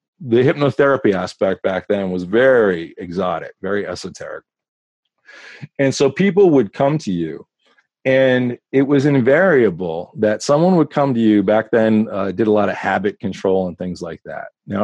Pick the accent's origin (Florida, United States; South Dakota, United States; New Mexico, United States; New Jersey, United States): New Jersey, United States; I come from New Jersey. We're very honest.